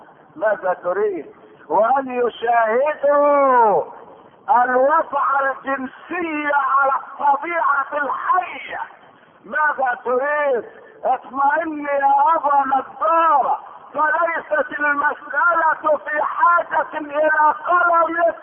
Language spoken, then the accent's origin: Arabic; Egypt; اسمعوا ما تردده صحف الغرب، وما تردده الصحف عندنا في مصر.